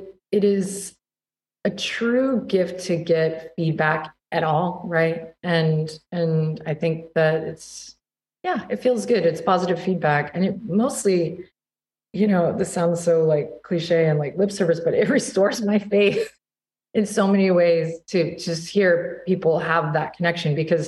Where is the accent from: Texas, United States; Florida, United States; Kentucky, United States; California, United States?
Texas, United States; Austin; I'm in Washington State. So out of the Texas heat, you know, I'm from Austin and I am in Washington State and it's beautiful, drizzly morning here.